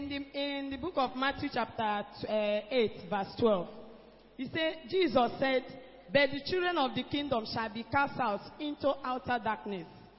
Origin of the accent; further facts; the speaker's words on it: Asaba, Delta, Nigeria; I'm from Asaba.